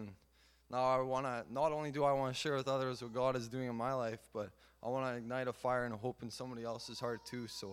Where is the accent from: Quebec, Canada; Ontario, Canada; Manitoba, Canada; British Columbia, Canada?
Manitoba, Canada; Steinbach; I was born and raised in Steinbach.